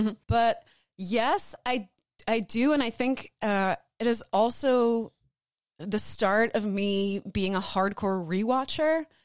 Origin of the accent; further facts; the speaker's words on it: the South, United States; I grew up religious because I'm from the South, and that's just what you do.